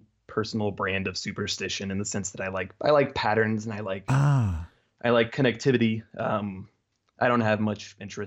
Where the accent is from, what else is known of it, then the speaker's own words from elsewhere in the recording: the South, United States; I was raised in the South, so we grew up Methodist, you know, and nothing dramatic